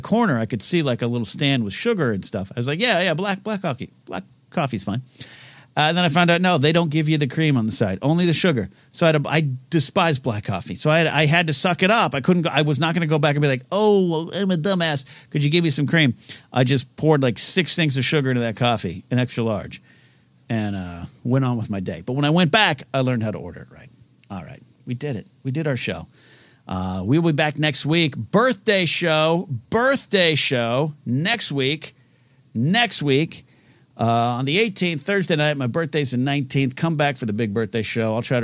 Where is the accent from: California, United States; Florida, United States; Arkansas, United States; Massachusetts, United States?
California, United States; accent: Californian; Maybe you could tell by my California accent.